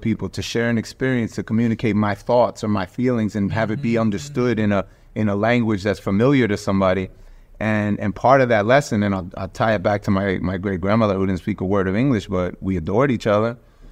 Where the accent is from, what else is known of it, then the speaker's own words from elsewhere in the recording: United States; born there; wait a minute, I'm actually American. I was born here.